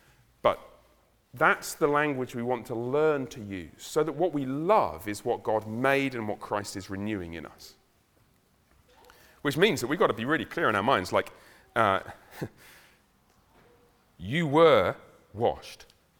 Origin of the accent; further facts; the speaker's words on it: London, United Kingdom; We come from London, it's a bit like California.